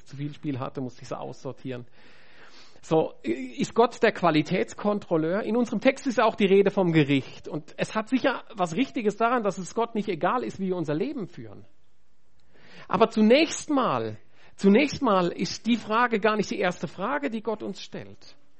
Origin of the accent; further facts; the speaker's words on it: Switzerland; das stellt uns als Europäer und als Christen und als Schweizer vor wichtigen Fragen